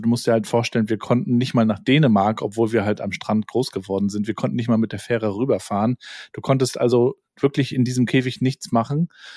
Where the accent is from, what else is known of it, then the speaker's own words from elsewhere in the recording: Rostock, Mecklenburg-Vorpommern, Germany; Also ich bin ja in den 80er Jahren groß geworden in Rostock in der ehemaligen DDR